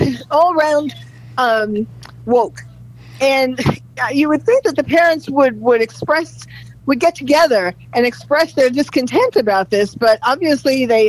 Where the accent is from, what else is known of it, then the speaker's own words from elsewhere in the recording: New York, United States; and I'm from New York originally, and that is a rather woke area.